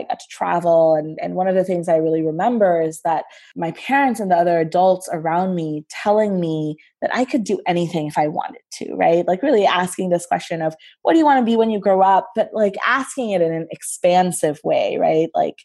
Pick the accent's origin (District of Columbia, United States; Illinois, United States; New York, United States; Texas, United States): District of Columbia, United States; Washington; also born or lived in Dhaka, Bangladesh; So I am Bangladeshi American. I was born in Washington, D.C. and grew up back and forth between the suburbs of Washington and Dhaka, where my parents are originally from. I lived in Bangladesh between the ages of 7 and 13